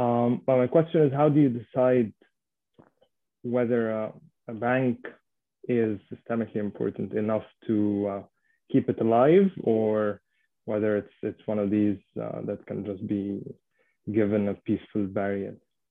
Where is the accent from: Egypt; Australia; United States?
Egypt; I'm from Egypt and I'm an MPA year two student.